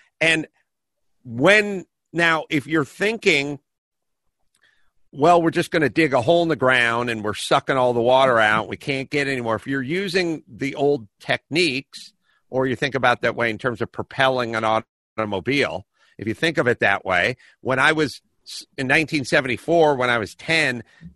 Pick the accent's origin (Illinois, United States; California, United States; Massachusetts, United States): California, United States; Los Angeles; So I grew up in Los Angeles. I remember what it was like in the early 70s.